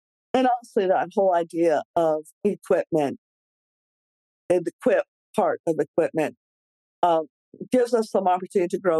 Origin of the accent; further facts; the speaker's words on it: Santa Fe, New Mexico, United States; I met a gal who happened to be from Santa Fe, my hometown, who had started a baby gear rental platform.